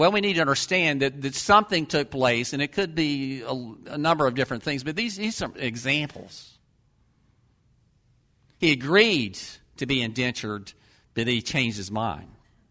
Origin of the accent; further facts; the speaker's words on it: Ocala, Florida, United States; because I'm from Ocala, I'll go to Ocala